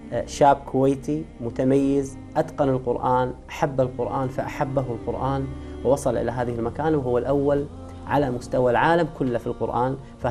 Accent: Qatar; حتى اتصلت عليك وانا من قطر، تذكر الاتصال؟

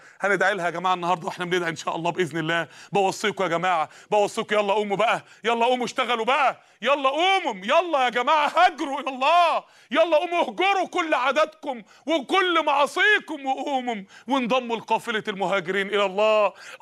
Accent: Mansoura, Dakahlia, Egypt; وفاء لإحدى النساء الفاضلات اللي عندنا في المنصورة

